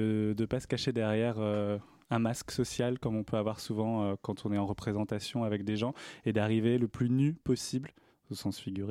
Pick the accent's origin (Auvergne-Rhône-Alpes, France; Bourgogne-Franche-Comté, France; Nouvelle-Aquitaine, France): Bourgogne-Franche-Comté, France; Dijon; j'ai commencé par le théâtre, en théâtre amateur, à Dijon, de là d'où je viens.